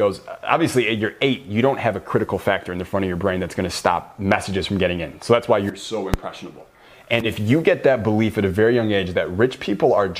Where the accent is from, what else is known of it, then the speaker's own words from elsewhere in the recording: Michigan, United States; it's so weird to me when I'm from Michigan, right? And whenever I go back home, which isn't that often